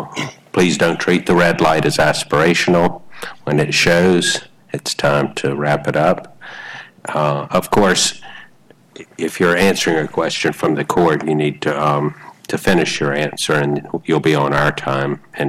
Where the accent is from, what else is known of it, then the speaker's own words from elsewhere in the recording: Mobile, Alabama, United States; I know that street very well. I grew up in Mobile.